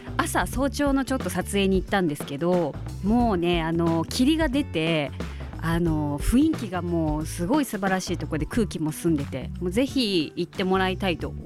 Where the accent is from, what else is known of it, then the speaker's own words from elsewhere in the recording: Minoh, Osaka, Japan; 私は大阪出身で、先ほど先生から説明いただいたんですが、箕面出身